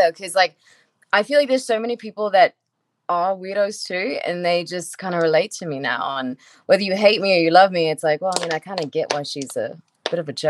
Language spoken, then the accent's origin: English; Queens Village, New York, United States; also born or lived in Flushing; So I was born in Flushing, Queens, but raised in Queens Village.